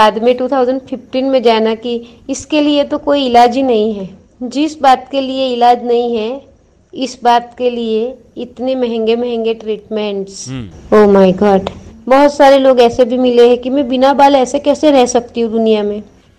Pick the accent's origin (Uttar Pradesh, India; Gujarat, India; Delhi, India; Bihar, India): Gujarat, India; moved away as an adult; now in Pune, India; मेरा जन्म और पूरा स्टडी गुजरात में हुआ, उसके बाद आज से 23 इयर्स पहले हम लोग पुणे में शिफ्ट हुए थे, यहाँ मेरी जॉब है।